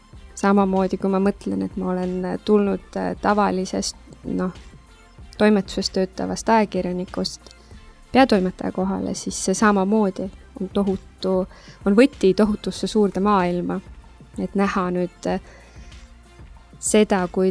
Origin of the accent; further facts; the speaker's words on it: Rakvere, Lääne-Viru County, Estonia; ma olen pärit Rakvere juurest